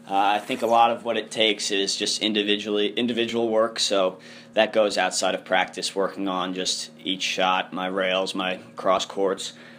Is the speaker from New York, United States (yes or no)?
no; Baltimore, Maryland, United States; and I'm from Baltimore, so there's a pretty competitive interscholastic league there.